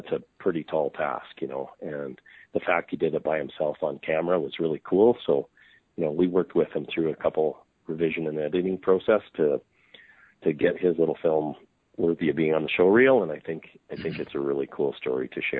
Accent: Calgary, Alberta, Canada; I was born and raised in Calgary, and I reside in Calgary right now. It's about 3.5 hours north of the Montana border, 4 hours north.

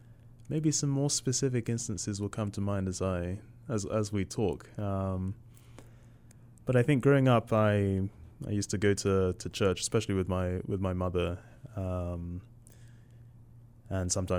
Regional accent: Stratford, London, United Kingdom; I'm from East London, specifically a part of London called Stratford. That's not the same Stratford that Shakespeare was from, but arguably the better Stratford, I would say.

